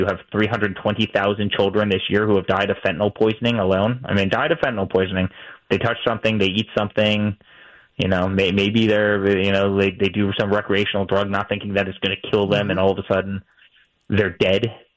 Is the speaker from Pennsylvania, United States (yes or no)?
yes; Pottstown, Pennsylvania, United States; I grew up in Pottstown, which is, you know, my first girlfriend went to Reading Central Catholic of all places.